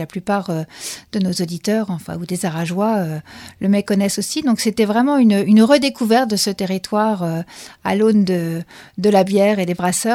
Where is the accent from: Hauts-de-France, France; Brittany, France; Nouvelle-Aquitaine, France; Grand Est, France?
Hauts-de-France, France; Lille; now in Arras, France; il se trouve que je vis à Arras. Voilà, je suis lilloise d'origine, mais ça fait 25 ans que je suis installée à Arras.